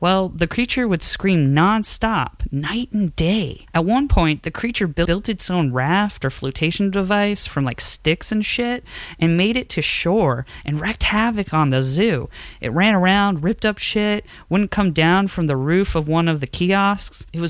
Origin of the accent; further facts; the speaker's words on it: Thurmont, Maryland, United States; In high school, in my hometown, I worked at an independent zoo in Thurmont, Maryland.